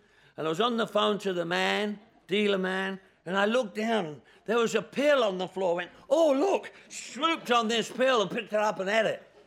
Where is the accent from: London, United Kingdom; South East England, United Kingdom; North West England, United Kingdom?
London, United Kingdom; I'm from London, England. I was raised in London, England. I lived in my mum's house in northwest London.